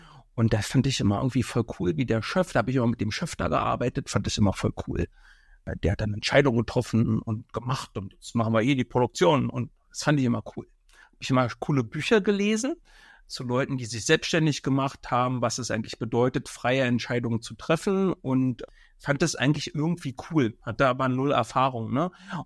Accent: Berlin, Germany; now in Schönefeld, Germany; Und dort in der Nähe bin ich beheimatet. Seit 2014. Vorher bin ich in Berlin aufgewachsen. Wir sind Brandenburger geworden.

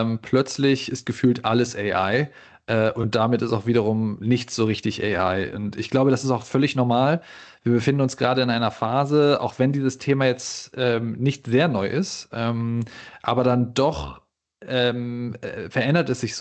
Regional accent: Düsseldorf, North Rhine-Westphalia, Germany; Ich bin geborener Düsseldorfer, habe mich dann für die Physik entschieden

